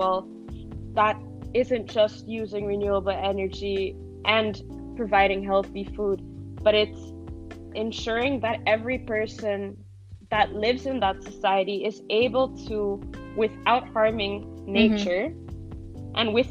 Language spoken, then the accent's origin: English; Curaçao; I was born and raised in Curacao. After that, I lived in several places around the world